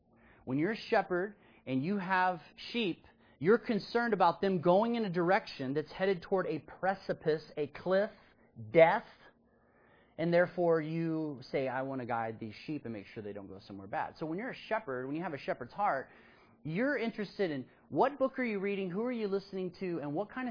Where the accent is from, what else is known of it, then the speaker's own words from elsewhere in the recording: Austin, Texas, United States; because I grew up in Austin.